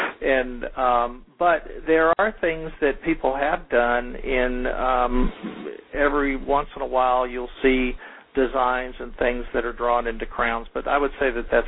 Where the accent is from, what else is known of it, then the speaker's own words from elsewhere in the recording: Houston, Texas, United States; the original part where the story begins is near Houston, and I grew up near Houston, and I've traveled to the Netherlands and Belize